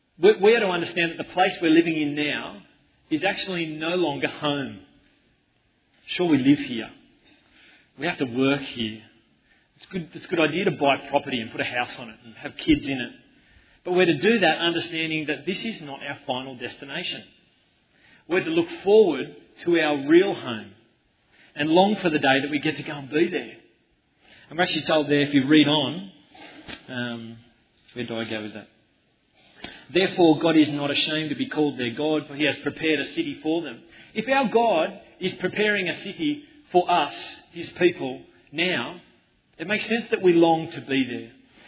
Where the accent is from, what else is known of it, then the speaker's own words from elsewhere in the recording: New South Wales, Australia; I was born in Canada, but I spent most of my life in Australia. But what that means is I have a citizenship in Canada and in Australia, and so my identity is an Australian, Canadian, whatever you want to call it.